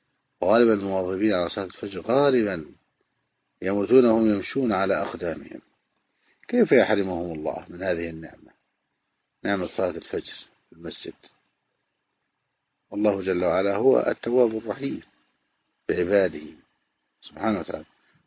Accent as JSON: {"language": "Arabic", "country": "Egypt"}